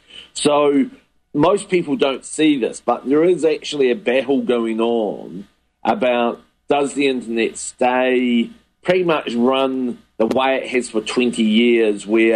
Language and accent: English; New Zealand; as a New Zealander